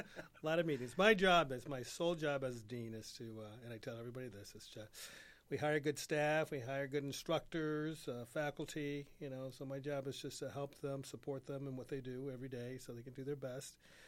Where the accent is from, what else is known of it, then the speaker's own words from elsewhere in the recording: Illinois, United States; Actually, I just grew up south here in Illinois. There, I'm a Chicago Bear fan.